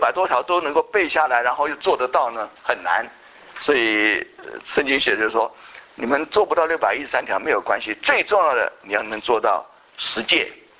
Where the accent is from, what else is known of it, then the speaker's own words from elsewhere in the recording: China; 他们觉得税吏好像是犹太人里面的奸臣一样，我们中国人叫汉奸